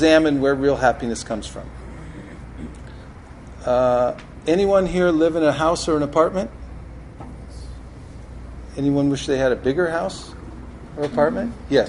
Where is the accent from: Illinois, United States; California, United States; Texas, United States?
California, United States; I come from Northern California.